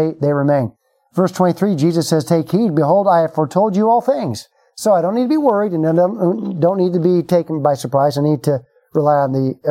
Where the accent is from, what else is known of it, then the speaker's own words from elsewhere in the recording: United States; I am very thankful as an American living in 2020 for the stability I know and enjoy right now.